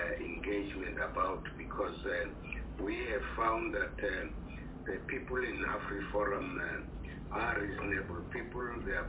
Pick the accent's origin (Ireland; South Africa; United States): South Africa; But you will know that as South African, we are known for finding solutions to our own problems.